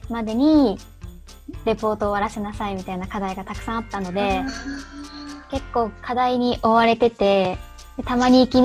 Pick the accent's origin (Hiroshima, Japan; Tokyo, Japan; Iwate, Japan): Hiroshima, Japan; 出身は広島県です。